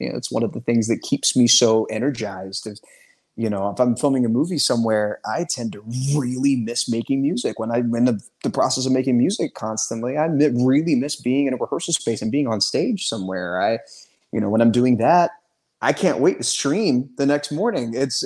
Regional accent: the South, United States; And again, like I'm from the South, she's from the South.

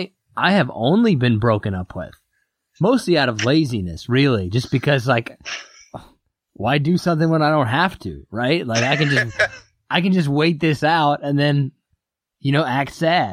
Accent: Kansas, United States; Well, okay, look, I'm originally from Kansas

